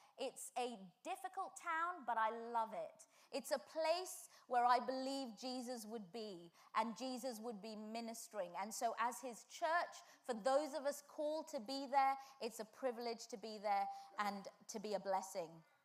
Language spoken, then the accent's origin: English; Bedford, East of England, United Kingdom; also born or lived in Luton / Singapore / Australia / Nigeria; I was born in Luton, and then my family moved to Singapore, and then they moved to Australia, and then they moved to Nigeria, and then when they were in Nigeria, I came back to England and did my A-levels in a town called Bedford.